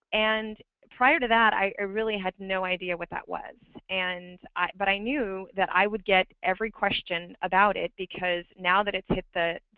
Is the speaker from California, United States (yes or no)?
yes; California, United States; And I grew up in a conservative household, just like Robin had. She is in Texas. I'm from California.